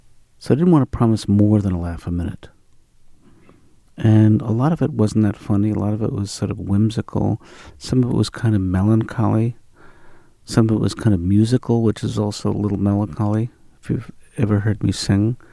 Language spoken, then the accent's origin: English; New York City, New York, United States; now in Newton, United States; even though I grew up in New York City, I now live in Newton, Massachusetts, which is the home of therapy.